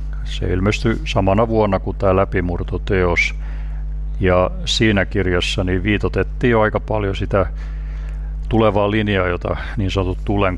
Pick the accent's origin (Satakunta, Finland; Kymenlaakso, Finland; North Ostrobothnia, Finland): Satakunta, Finland; Ulvila; olen Ulvilasta, ammattikouluopettaja, kirjauskriitikko, kulttuuritoimittaja ja tietokirjailija.